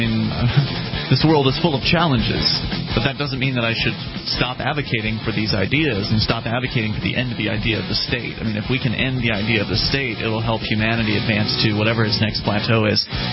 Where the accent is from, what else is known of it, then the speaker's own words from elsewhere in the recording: Florida, United States; I'm from Florida originally. I enjoyed growing up in Florida. It was a good place to grow up. But I'm glad I'm gone from there